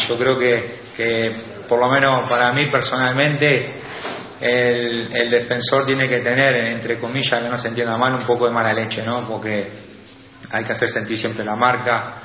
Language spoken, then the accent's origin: Spanish; Uruguay; No sé, es verdad que los uruguayos somos muy competitivos.